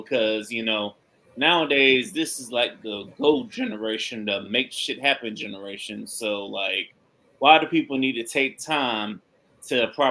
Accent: the South, United States; I was raised in the South, you know, so I was taught that you always be courteous

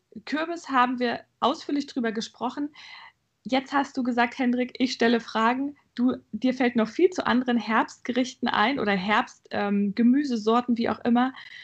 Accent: Bavaria, Germany; wir sind ja beide in Bayern groß geworden und für mich gehört es zu meiner Kindheit dazu

